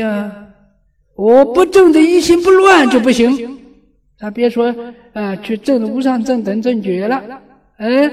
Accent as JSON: {"language": "Chinese", "country": "China", "said": "这个粥叫什么呢？我们中国人叫腊八粥"}